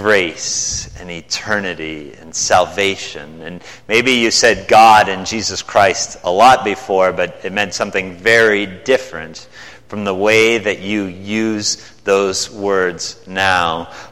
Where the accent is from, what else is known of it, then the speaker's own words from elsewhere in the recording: Midwest, United States; When I was growing up in the Midwest, you could turn on your radio and flip through the stations